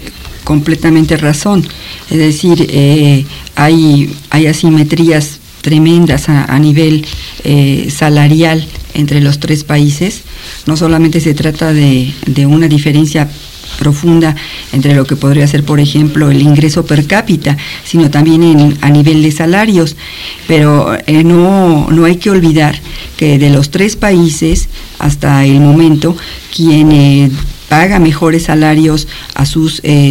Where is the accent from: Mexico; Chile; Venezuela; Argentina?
Mexico; todos sabemos perfectamente que somos los mexicanos los que tenemos salarios más bajos entre los tres países.